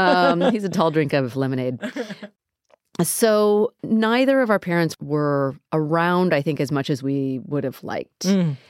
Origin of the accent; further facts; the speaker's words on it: United States; And while I never thought that I would live that way because I grew up in America.